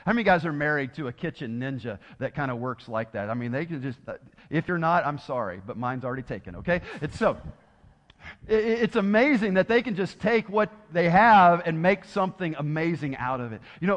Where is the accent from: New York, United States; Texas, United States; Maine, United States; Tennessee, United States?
Tennessee, United States; I've told you before, I'm from Tennessee, so we won't get real deep around here, all right?